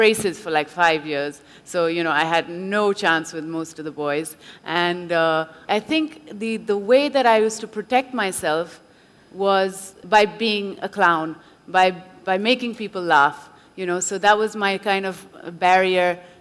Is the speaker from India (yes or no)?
yes; India; As you know, I was born in South India. My parents are both French, but I grew up all my life in India, lived here all my life.